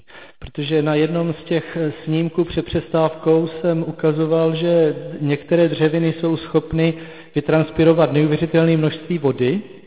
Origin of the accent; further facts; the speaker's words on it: Moravian-Silesian Region, Czechia; Já pocházím ze Sudet, ze severní Moravy, z Moravskoslezského rozhraní